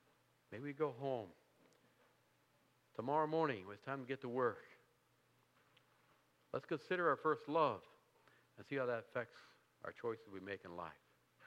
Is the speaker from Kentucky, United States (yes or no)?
no; Ohio, United States; I failed to mention, we're from Southern Ohio. If you get down to Southern Ohio, certainly come and visit us.